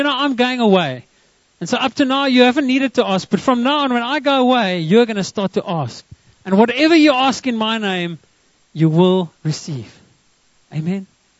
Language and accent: English; Graaff-Reinet, Eastern Cape, South Africa; Okay, that's my hometown. They're going to my hometown, Graaffreinet. We call it Graaffreinet, the English people.